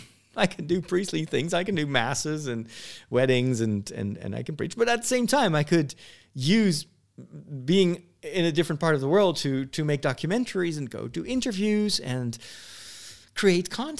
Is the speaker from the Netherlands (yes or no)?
yes; Netherlands; English is a second language; But I always felt more of an international citizen than a Dutchman. Proof is in the pudding. I'm speaking English right now.